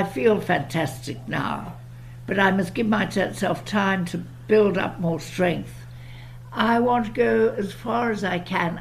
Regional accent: South Africa; I'm South African and very proud of it.

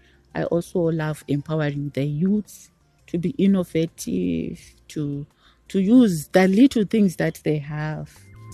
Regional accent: Guruve, Mashonaland West, Zimbabwe; So we could go, by the way, I come from Guruwe.

